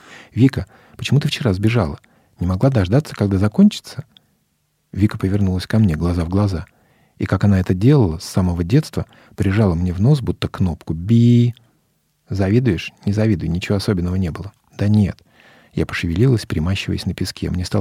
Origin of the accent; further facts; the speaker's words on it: Crimea, Ukraine; а я из Крыма.